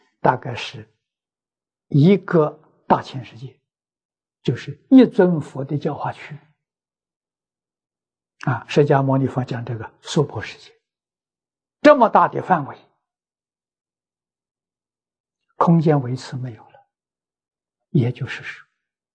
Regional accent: China; 那我们身为中国人，又有缘分接触到传统文化

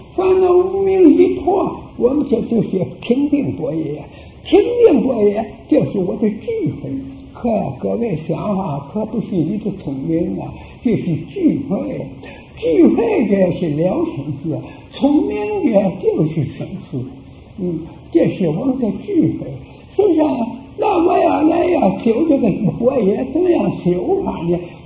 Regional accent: China; 所以说除去我们中国人，无论哪里人都是贬低下贱的人

